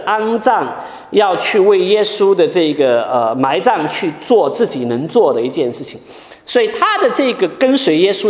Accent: China; 我们平常在我们中国人取名字的时候，就不会在男性的这个名字里面加这么女性化的一个字。

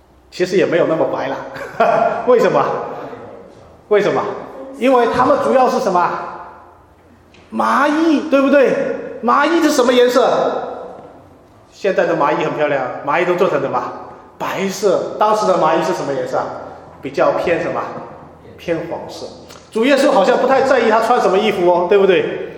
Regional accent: Hong Kong; 哎，我是香港来的，对吧？

